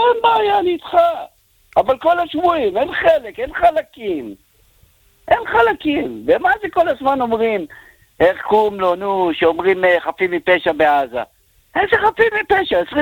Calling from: Netanya, Central District, Israel; אני מנתניה, אח שלי.

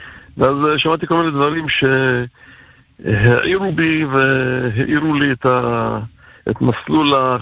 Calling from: the south, Israel; אני מהדרום בעיקרון, אבל אני מסתובב בכל הארץ

